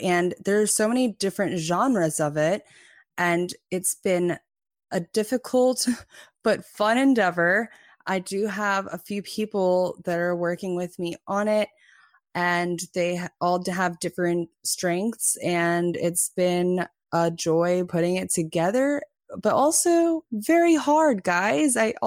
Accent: South Korea; also born or lived in Japan / Philippines / Germany / England; now in Texas, United States; Born in Japan, raised mostly in Korea, but I'm Filipino Norwegian, and I've lived in Japan, Korea, Texas, the Philippines, Germany, England, France, North Dakota, Montana, North Carolina

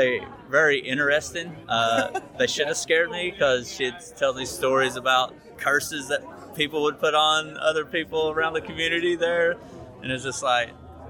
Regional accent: Knoxville, Tennessee, United States; Yeah, we're from Knoxville, Tennessee area, East Tennessee.

